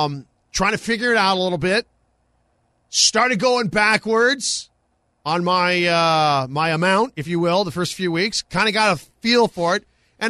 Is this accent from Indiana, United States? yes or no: yes; Indiana, United States; I grew up, growing up in Indiana, basketball was my favorite sport.